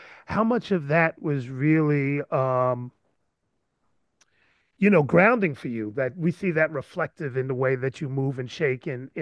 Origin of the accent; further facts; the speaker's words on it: New York City, New York, United States; growing up in New York in the Bronx was like that.